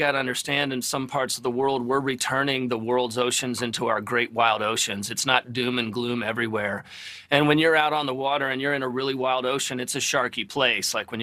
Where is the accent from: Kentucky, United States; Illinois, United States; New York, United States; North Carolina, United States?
Kentucky, United States; Louisville; I happen to be visiting my parents. I grew up here in Louisville, so I'm in town for the weekend.